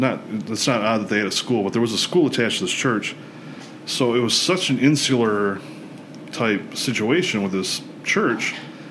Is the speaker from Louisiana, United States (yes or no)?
no; Pontiac, Michigan, United States; We grew up in Pontiac, and the Bucks play there. Actually, the Bucks play on, their stadium is actually built on the section of Earth our house used to be on.